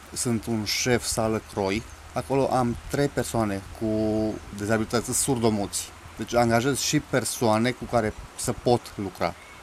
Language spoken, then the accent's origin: Romanian; Cluj-Napoca, Cluj County, Romania; sunt din Cluj-Napoca